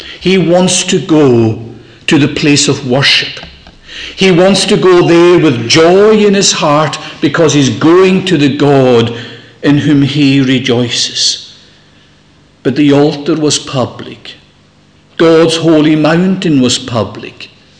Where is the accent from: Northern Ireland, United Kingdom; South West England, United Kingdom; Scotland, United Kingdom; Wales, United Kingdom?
Scotland, United Kingdom; Growing up in Lewis, Saturday night was sacred.